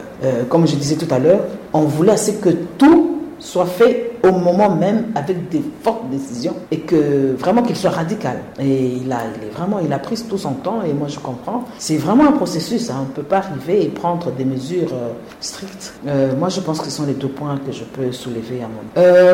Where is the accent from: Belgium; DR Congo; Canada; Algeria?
DR Congo; en tant que Congolaise